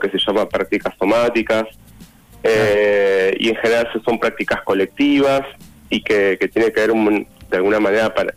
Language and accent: Spanish; Santa Rosa, La Pampa, Argentina; moved away as an adult; Sí, soy de Santa Rosa, La Pampa, me fui de Santa Rosa a los 18 años, tengo 43, así que hace como 20 y pico de años. Sí, de La Pampa, acá.